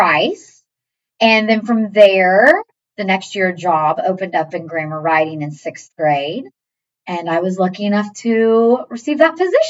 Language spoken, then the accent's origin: English; Newton, United States; I grew up in the same place that you did, Mr. Beals, and actually many of our staff members. I grew up in Newton.